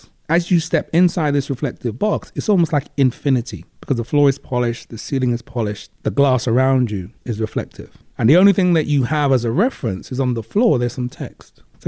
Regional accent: London, United Kingdom; And I immediately hark back to my early years as a young kid growing up in London and seeing the National Front on the street corners.

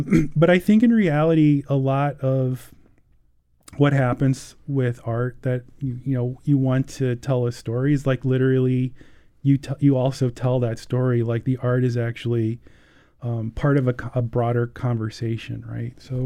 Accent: Chicago, Illinois, United States; now in Madison, United States; So my immediate impression before I moved here, I grew up in Chicago, but weirdly had never been to Madison up until kind of like in the last few years.

